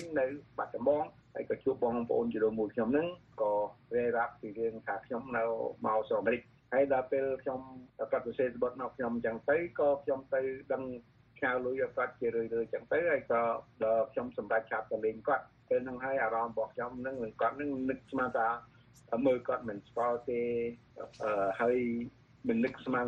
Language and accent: Khmer; Battambang, Cambodia; ខ្ញុំអ្នកបាត់ដំបង